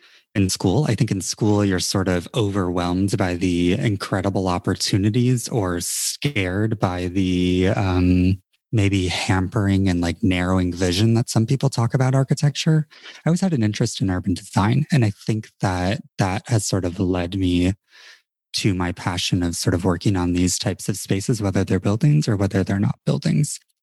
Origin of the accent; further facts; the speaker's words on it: Holland, Michigan, United States; I am a Midwesterner, true and true. And I grew up in Michigan, actually. So if for those of you, look at your hand, I grew up right across from your thumb, right on the lake in Holland, Michigan. Some deep Dutch roots.